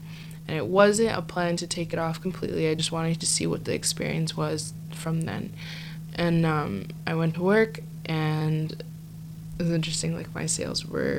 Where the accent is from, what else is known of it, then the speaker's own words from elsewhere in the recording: United States; I grew up mostly in America. I was born and raised here, and we grew up in a very, very conservative town, in a conservative city.